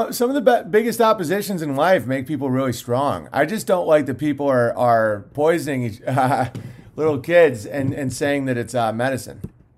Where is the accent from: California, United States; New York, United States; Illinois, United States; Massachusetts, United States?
New York, United States; Oswego; because I'm from Oswego, New York, near the nuclear power plant.